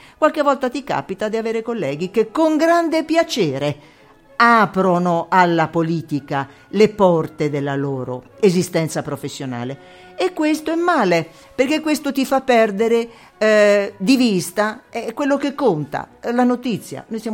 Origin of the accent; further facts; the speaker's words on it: Ancona, Marche, Italy; Io, che sono nata ad Ancona, venivo da una città piccola, abbastanza provinciale, ho conosciuto questa meravigliosa regione.